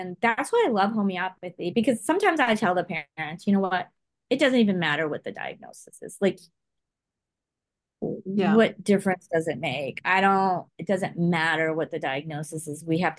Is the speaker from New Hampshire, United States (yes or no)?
no; Indiana, United States; I know, people look at me and they're like, where are you from? I say Indiana. Yeah, that's where I'm from.